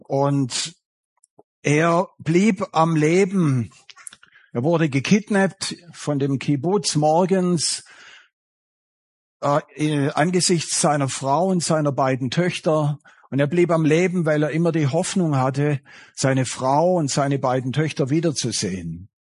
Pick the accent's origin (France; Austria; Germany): Germany; Baden-Württemberg; accent: Swabian; Versteht ihr das mit meinem schwäbischen Dialekt?